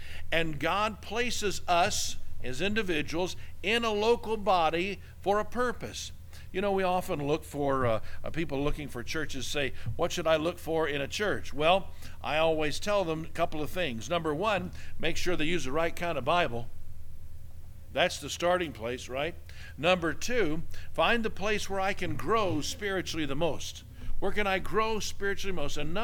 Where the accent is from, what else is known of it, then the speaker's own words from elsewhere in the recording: Jenks, Oklahoma, United States; Man, when I was growing up in Jenks, our band director required that every high school band student practice 60 minutes.